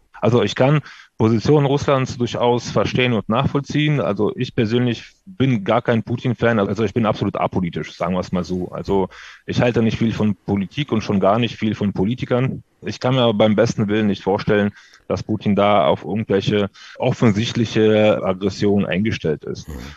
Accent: Odesa, Odesa Oblast, Ukraine; German is a second language; now in Germany; Ich stamme aus der Ukraine ursprünglich, ich komme aus Odessa, aus einer wunderschönen Stadt am Schwarzen Meer.

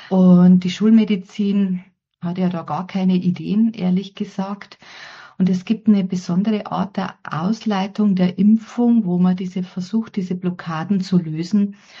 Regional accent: Bavaria, Germany; ich komme aus Bayern

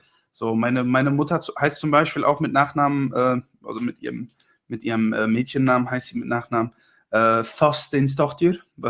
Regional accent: Porta Westfalica, North Rhine-Westphalia, Germany; now in Espelkamp, Germany; Ich bin in Porta-Westfalen groß geworden und wohne jetzt aktuell in Espelkamp. Aber mehr so zu Lübbecke hin, da so die Ecke.

